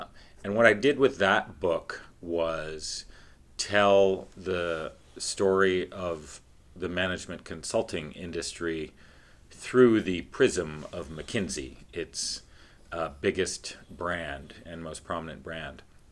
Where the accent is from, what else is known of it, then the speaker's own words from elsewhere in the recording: Canada; I'm Canadian.